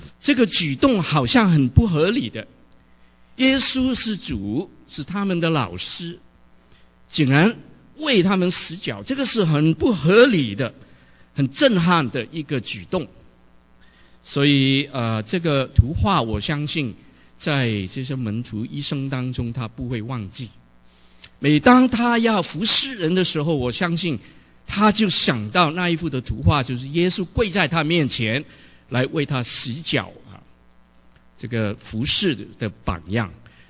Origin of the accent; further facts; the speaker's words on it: China; 我们现在思想我们中国人的